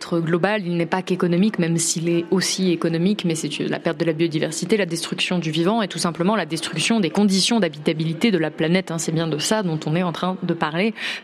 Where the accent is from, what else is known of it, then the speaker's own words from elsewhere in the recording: Auvergne-Rhône-Alpes, France; j'ai grandi en Ardèche, donc un département assez isolé, le seul département de France sans gare ni autoroute, et qui est un département où il y a énormément de nature, où la nature est très importante.